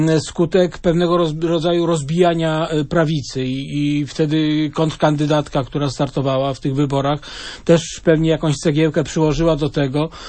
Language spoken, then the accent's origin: Polish; Radom, Masovian Voivodeship, Poland; Ewa Kopacz pochodzi z Radomia, z mojego rodzinnego miasta